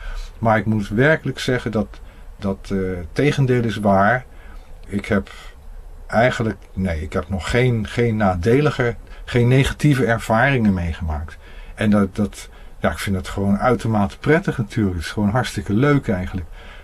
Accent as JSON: {"language": "Dutch", "country": "Netherlands", "moved": "yes", "said": "de reden dat ik uit Nederland ben weggegaan is in grote mate vanwege het klimaat."}